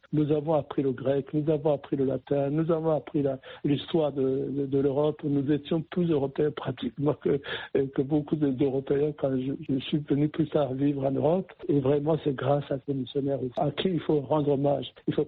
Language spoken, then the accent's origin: French; Burundi; chez nous, au Burundi